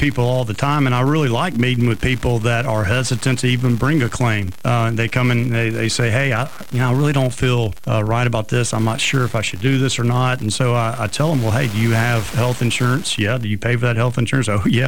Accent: Mobile, Alabama, United States; I grew up here in Mobile.

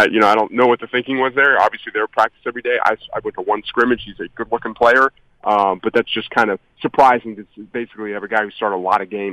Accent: New Jersey, United States; And I grew up in New Jersey going to week zero games.

